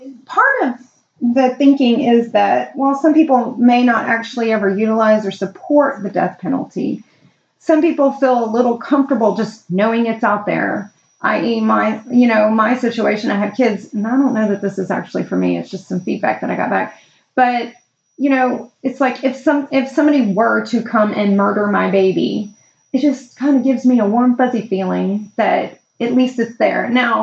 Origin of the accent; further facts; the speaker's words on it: United States; I do not know, but as an American, I don't truly care that much.